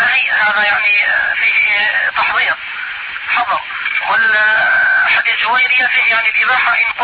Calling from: Mecca, Makkah Province, Saudi Arabia; يا أخي أنا بكلمك يعني من مكة

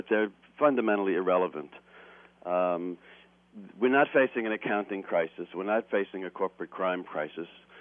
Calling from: New Hampshire, United States; I'm actually talking from New Hampshire.

